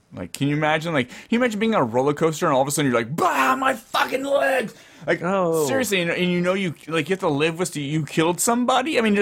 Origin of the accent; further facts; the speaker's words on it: California, United States; now in Fresno, United States; Like when I grew up in the Bay Area, I grew up around Great America. We were able to go within 2 miles.